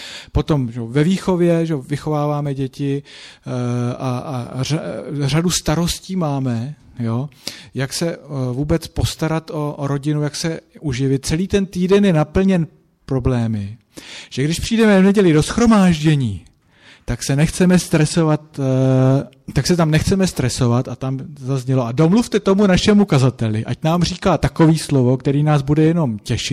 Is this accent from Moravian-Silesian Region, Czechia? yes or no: no; Hradec Králové Region, Czechia; protože jsem vyrůstal na vesnici v Orlických horách.